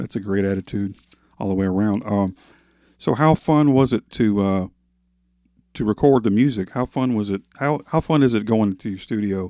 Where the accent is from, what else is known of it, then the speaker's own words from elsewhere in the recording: Alabama, United States; You know, and I'm from Alabama, you know